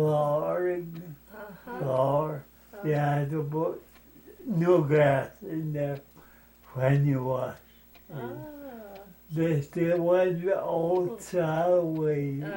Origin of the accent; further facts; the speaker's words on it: Carlow, County Carlow, Ireland; born there; I was born in Carlow, 1932.